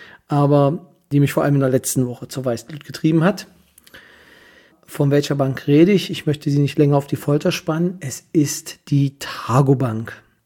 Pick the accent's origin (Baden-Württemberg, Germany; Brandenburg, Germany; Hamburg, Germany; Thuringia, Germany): Brandenburg, Germany; Kyritz; weil ich selber, wie die meisten wissen, bin aus Küritz.